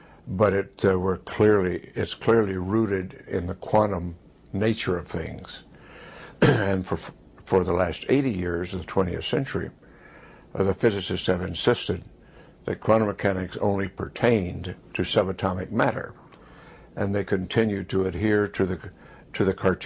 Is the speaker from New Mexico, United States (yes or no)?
yes; Roswell, New Mexico, United States; born or raised there